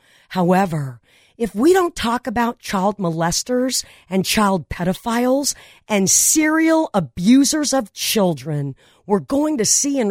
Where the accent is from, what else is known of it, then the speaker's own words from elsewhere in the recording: Granada Hills, California, United States; Now, when I was a kid growing up on Goya Street in Granada Hills, I played baseball every day in the sandlot across the street from my house